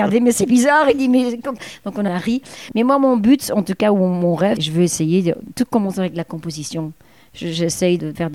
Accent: Flanders, Belgium; born there; à l'époque où je suis née en Flandre, il n'y a pas de hasard, en fait.

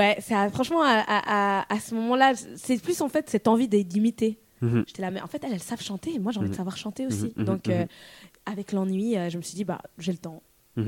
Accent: Lausanne, Vaud, Switzerland; chanteuse de R&B, je viens de Lausanne.

